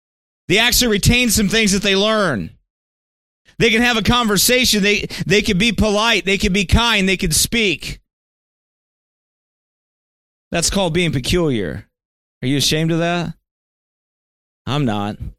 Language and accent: English; Geneseo, United States; It's not like when I went back to my hometown in Geneseo and I walked through it, I'm like, whoa. Nobody there.